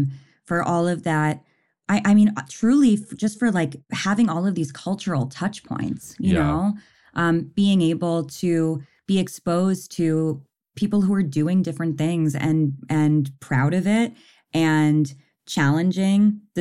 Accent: New York City, New York, United States; But I grew up in New York City, and I am very grateful for having been exposed to lots of different types of people from the time I was really young.

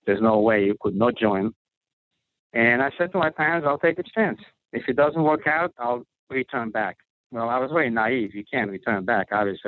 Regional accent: Košice, Košice Region, Slovakia; English is a second language; moved away as an adult; So I took a train home. It's an overnight train home to my hometown of, it's called Košice, which is like one of the most eastern towns in Slovakia.

